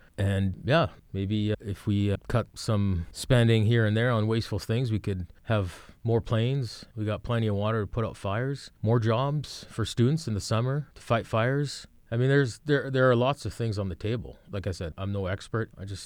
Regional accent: Canada; It doesn't affect my rights as a citizen, as a Canadian.

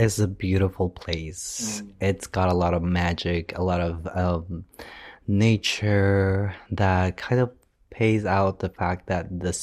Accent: Guatemala City, Guatemala Department, Guatemala; I come from Guatemala. I was born in Guatemala City, but right now I'm living in a different area that's closer to Antigua Guatemala

